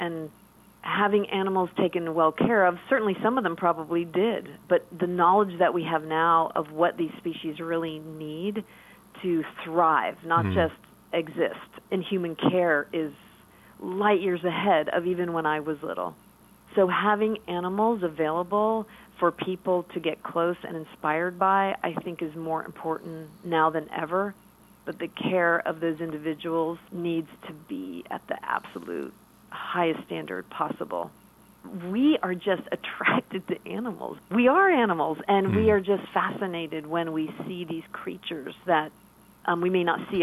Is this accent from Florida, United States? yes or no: yes; Miami, Florida, United States; You know, having the luxury like you did of growing up in Miami, I had the Everglades, the Keys, you know, the beaches at my disposal.